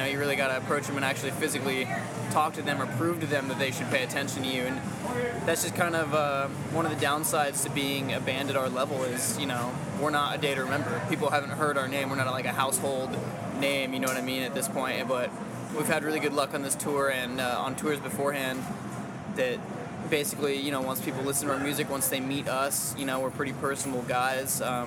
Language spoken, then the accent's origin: English; Idaho, United States; and I'm from Idaho, so I was going to college in Idaho for a while.